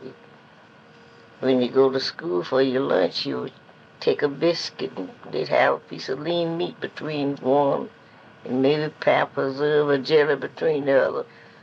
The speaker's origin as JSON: {"language": "English", "town": "Live Oak", "region": "Florida", "country": "United States", "tie": "born or raised there", "said": "I was raised in Live Oak, Florida, Suwanee County."}